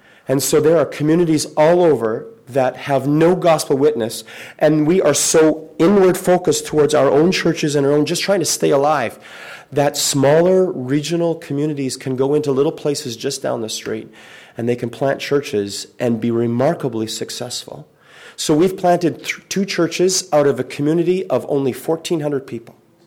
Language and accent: English; Saskatchewan, Canada; I'm from Saskatchewan.